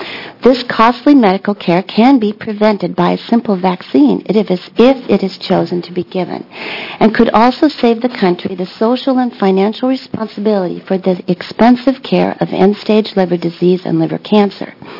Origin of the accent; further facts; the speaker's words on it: Portland, Oregon, United States; I'm from Portland, Oregon, and I'm here to oppose HB 2635.